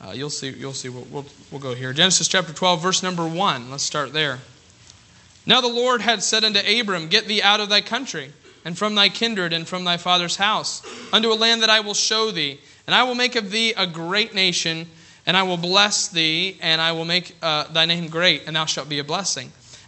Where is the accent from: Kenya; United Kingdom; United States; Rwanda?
United States; Rochester, New York; born there; In 1992, I was born in Rochester, New York.